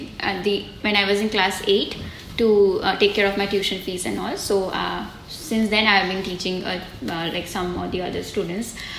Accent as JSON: {"language": "English", "town": "Kolkata", "region": "West Bengal", "country": "India", "lives_now": "Delhi, India", "said": "then I came to Delhi from, I was originally from Kolkata in India, and then I came to Delhi"}